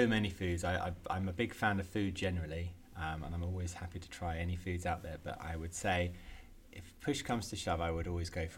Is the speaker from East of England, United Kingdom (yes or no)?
yes; St Albans, East of England, United Kingdom; I grew up in St. Albans.